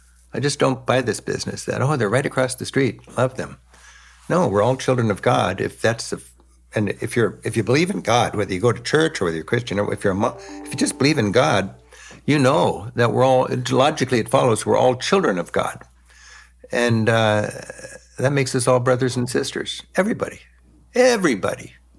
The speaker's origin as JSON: {"language": "English", "country": "United States", "said": "they get to know me as an American."}